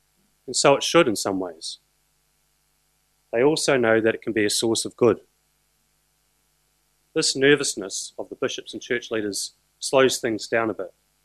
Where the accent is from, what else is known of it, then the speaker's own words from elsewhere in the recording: New Zealand; I can say that I am a Kiwi, but my mother's Australian, and so I'm half Australian